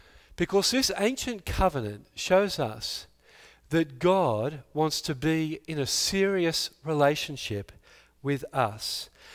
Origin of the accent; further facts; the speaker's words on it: Australia; I'm an Aussie, as you know.